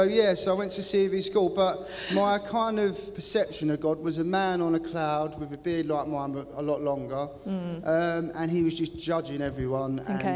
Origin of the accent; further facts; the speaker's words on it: Brentwood, East of England, United Kingdom; I was from Brentwood in Essex, so I'm an Essex lad. I lived up here for 5 years.